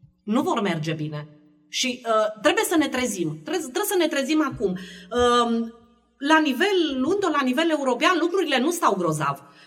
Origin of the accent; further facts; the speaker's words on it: Târgu Mureș, Mureș County, Romania; Eu m-am născut în Iorna Mureș și am crescut aici.